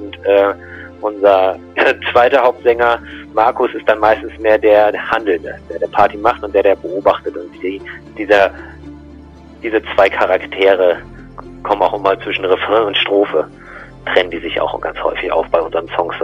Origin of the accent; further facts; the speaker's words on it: Schleswig-Holstein, Germany; Ich bin ja auch Norddeutscher, also ganz aus Schleswig-Holstein komme ich ursprünglich.